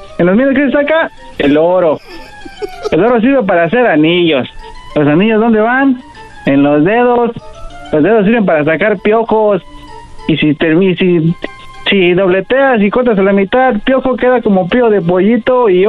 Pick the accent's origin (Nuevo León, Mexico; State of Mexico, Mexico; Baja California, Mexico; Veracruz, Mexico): Baja California, Mexico; De Baja California.